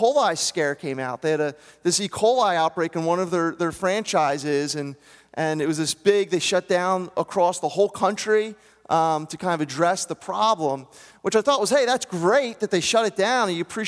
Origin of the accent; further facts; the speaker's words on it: New Jersey, United States; I'm originally from South Jersey, and like that's as good as it gets.